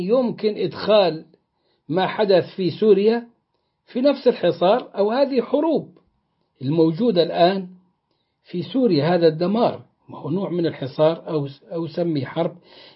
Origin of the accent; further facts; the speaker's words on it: Egypt; زي ما احنا كبصريين نتكلم عن القاهرة نقول ايه رايح فين، رايح مصر